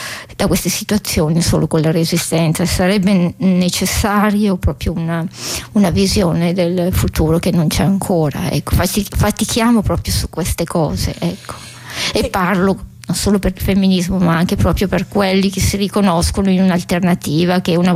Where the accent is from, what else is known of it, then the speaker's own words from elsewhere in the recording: Bergamo, Lombardy, Italy; Io sono ritornata poi a Bergamo, vivo in una zona dove cominciano le pianure